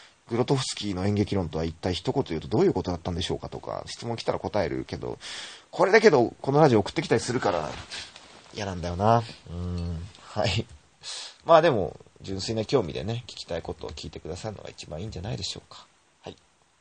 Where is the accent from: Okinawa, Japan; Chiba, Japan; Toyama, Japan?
Chiba, Japan; Kashiwa; 僕も柏のこと、クソ田舎町みたいなこと言っちゃうけど、でもね、駅前にデパートが3つもあるのは柏だけって思ってますから。